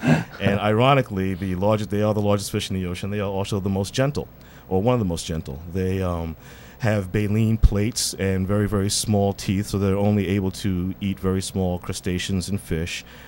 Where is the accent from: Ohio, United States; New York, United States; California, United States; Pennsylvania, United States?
New York, United States; Bronx; I was born and raised in the Bronx, and you know, most kids born and raised in the Bronx don't have an interest in marine biology or sharks.